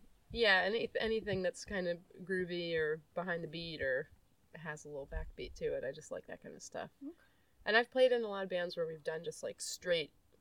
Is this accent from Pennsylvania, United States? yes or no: yes; Pennsylvania, United States; also born or lived in Delaware; I was born in Delaware, but then my family moved to Pennsylvania.